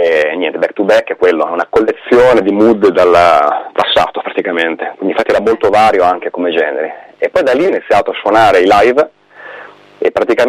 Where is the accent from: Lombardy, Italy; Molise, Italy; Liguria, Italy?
Liguria, Italy; La Spezia; Io sono di La Spezia, lui di Sarzana, e andavamo a scuola insieme dalla prima media.